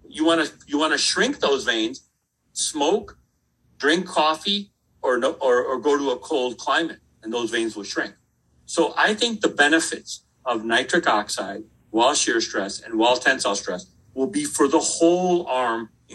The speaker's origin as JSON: {"language": "English", "region": "Midwest", "country": "United States", "said": "I'm a Midwesterner"}